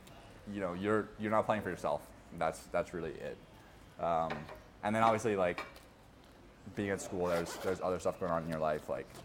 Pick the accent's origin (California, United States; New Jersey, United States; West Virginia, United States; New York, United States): California, United States; Altadena; I grew up in LA, in Pasadena. Altadena, actually, to be exact.